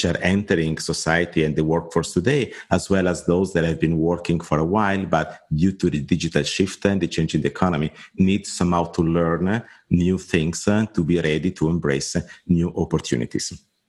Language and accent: English; Italy; now in Frankfurt, Germany; As you can probably hear, I'm Italian. I'm based in Frankfurt.